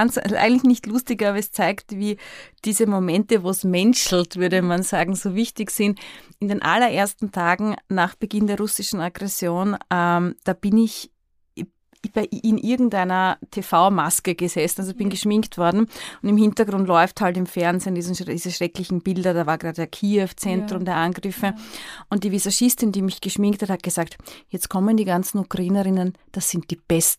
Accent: Austria; das nehme halt ich natürlich wahr als Österreicherin

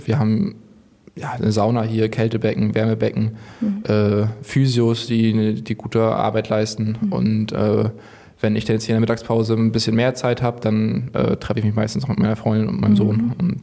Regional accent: Rostock, Mecklenburg-Vorpommern, Germany; Also ich komme aus Rostock, ich bin hier groß geworden. Ich habe hier meine Jugend verbracht, meine Kindheit, bin hier zur Schule gegangen, habe das Fußballspielen hier gelernt

